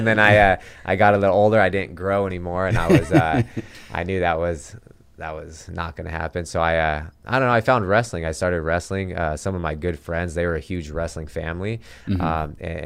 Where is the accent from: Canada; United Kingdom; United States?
United States; Sacramento, California; I've always lived in Sacramento. You know, I was born in Phoenix, but I've lived in Sacramento since I was 6 months old